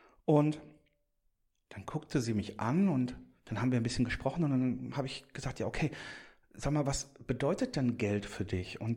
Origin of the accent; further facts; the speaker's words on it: North Rhine-Westphalia, Germany; Also sie kommt da weg, wo ich auch wegkomme. Ja, ja. Und bei uns im Pott ist das einfach noch so eine Sache